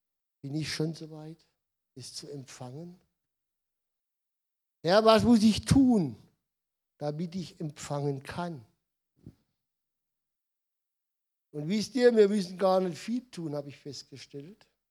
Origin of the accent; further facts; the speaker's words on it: Israel; German is a second language; now in Germany; weil ich möchte von Gründonnerstag bis Ostermontag in meiner Heimat, möchte nach Israel, ins Heilige Land.